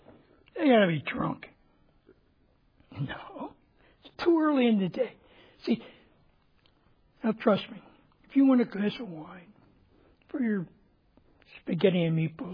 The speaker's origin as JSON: {"language": "English", "town": "Philadelphia", "region": "Pennsylvania", "country": "United States", "tie": "born or raised there", "said": "See, I was born in Philadelphia, city of brotherly love. Was raised right outside of Philadelphia."}